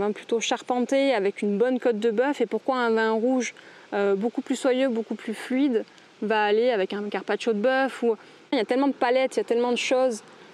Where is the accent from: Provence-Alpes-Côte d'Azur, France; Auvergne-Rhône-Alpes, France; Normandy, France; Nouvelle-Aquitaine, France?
Provence-Alpes-Côte d'Azur, France; Avignon; now in Venasque, France; je suis native du Vaucluse, donc je suis d'Avignon à la base, puis je me suis installée sur Venasque il y a 5 ans.